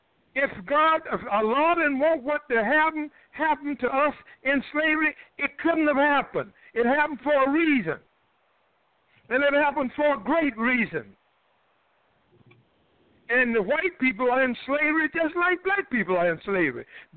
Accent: Durham, North Carolina, United States; I had a brother in my hometown, Durham, North Carolina, got killed about 6 days ago.

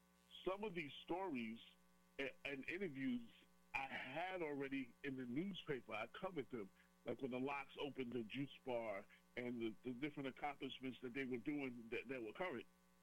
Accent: Mount Vernon, New York, United States; also born or lived in Long Island; so I was born in Mount Vernon. My parents moved me to Long Island. So from 7 to 14, I lived in Long Island. Then I came back to Mount Vernon for high school

